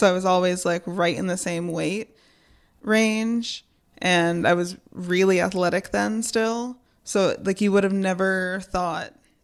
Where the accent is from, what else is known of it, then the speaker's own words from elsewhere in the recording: Michigan, United States; Well, so this is happening in Florida, but I'm from Michigan.